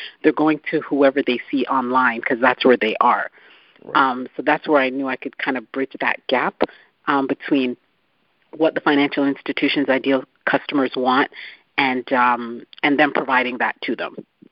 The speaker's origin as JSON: {"language": "English", "country": "Canada", "lives_now": "United States", "said": "I'm originally from Canada, so the majority of my career was in Canada"}